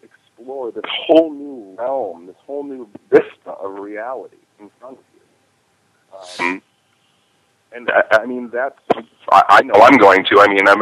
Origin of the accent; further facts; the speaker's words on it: Michigan, United States; I'm from Michigan, and Michigan was populated by the Algonquin Indians back in the day before everybody came here